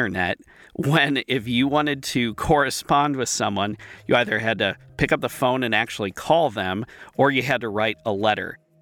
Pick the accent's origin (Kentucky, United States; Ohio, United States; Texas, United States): Ohio, United States; so I grew up near Akron, of course, where Goodyear's headquarters is, still is there now